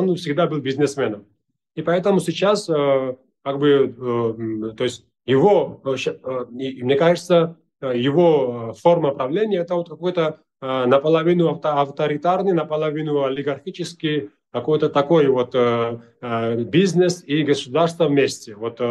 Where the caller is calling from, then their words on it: Tbilisi, Georgia; вот я сейчас из Тбилиси говорю, как гражданин Грузии